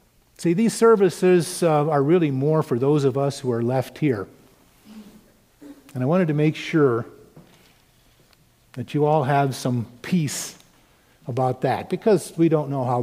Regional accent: Oregon, United States; Growing up on the Oregon coast, that idea of ships coming into the harbor was very real.

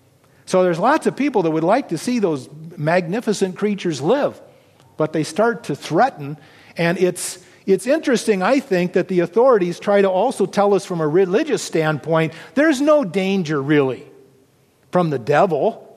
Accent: Oregon, United States; Looking at my home state of Oregon

